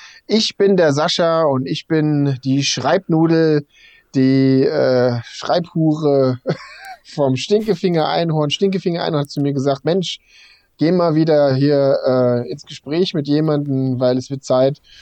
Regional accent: Bad Oeynhausen, North Rhine-Westphalia, Germany; ja, wo kommst du her? Ja, aus Bad Oeynhausen.

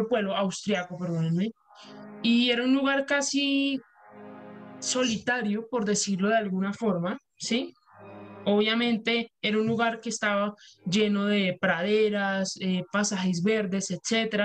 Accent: Colombia; esto es alemán, yo soy colombiana.

